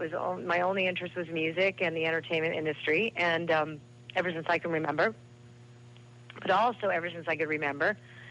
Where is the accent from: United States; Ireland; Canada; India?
Canada; I'm Canadian.